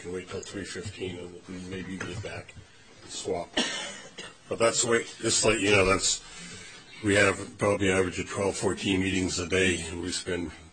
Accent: Klukwan, Alaska, United States; So, and Ed, who's going to be speaking also, because I'm from Kluckwunder, and I spend my summers at Maggie and Willie Lee's up there getting fish and hauling fish for Tom Jimmy.

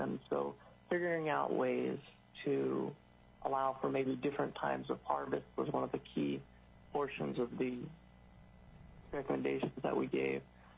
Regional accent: Alaska, United States; I grew up partly in St. Lawrence Island, Yamble, in the Bering Straits, where we grew up in a community of about 800 people where everybody was Alaska Native.

